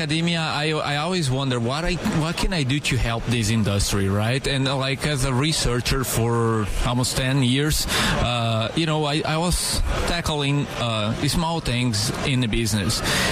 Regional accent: Brazil; now in United States; Even though I'm from Brazil, Wisconsin is home for me.

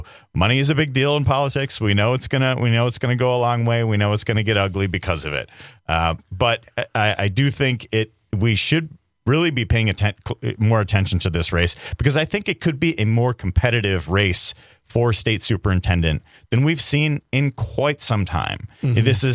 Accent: Wisconsin, United States; born or raised there

